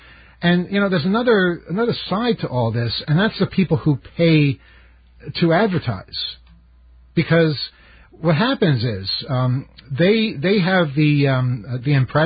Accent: Jamaica, New York, United States; When I was a kid, growing up in Jamaica, the one in Queens

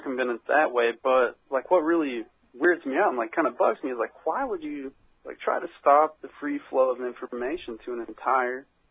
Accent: United States; now in Russia; Oh, well, I'm American, but I'm just here.

